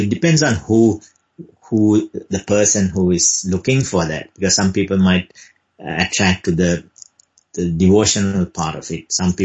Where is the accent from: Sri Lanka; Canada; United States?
Sri Lanka; I obviously didn't just take it that I came from Sri Lanka.